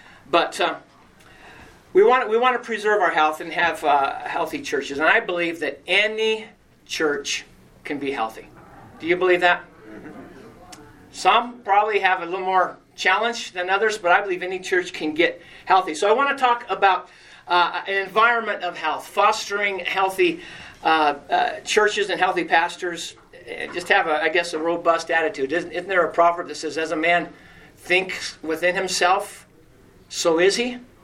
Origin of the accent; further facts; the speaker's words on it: Colorado, United States; Some of our mountain towns, I'm from the Western Slope, but I spent the majority of my life now on the plains.